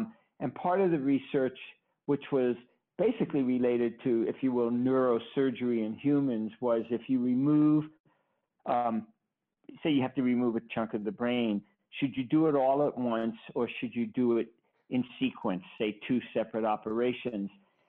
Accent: New York, United States; when I grew up in Brooklyn, which is where I grew up in Brooklyn, New York, when I was 2 and 3 years old

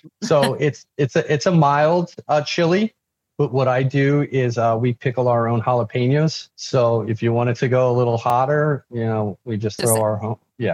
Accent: Philadelphia, Pennsylvania, United States; So my wife is Peruvian and I'm from Philadelphia.

